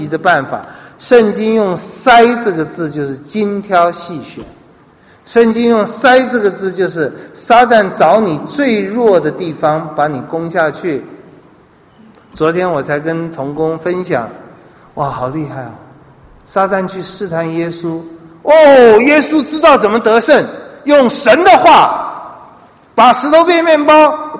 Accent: Taiwan

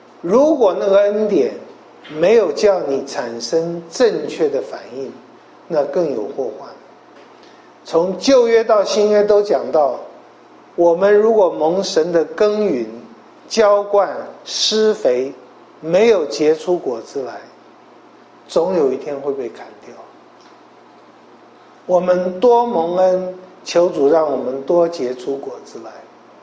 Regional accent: China; 我们中国人都知道，不要说杀人放火了，罪根本不能洗掉的

